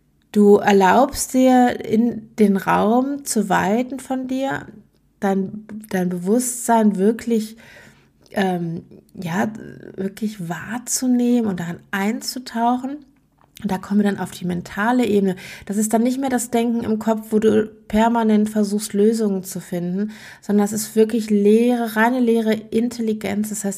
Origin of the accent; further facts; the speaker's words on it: Germany; now in Switzerland; ich bin Deutsche, die schon ewig in der Schweiz lebt.